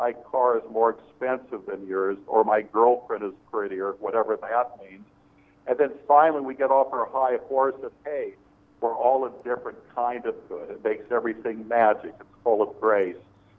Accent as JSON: {"language": "English", "town": "Seattle", "region": "Washington", "country": "United States", "said": "Well, I'm from Beacon Hill, Seattle, and a lot of my friends were non-white."}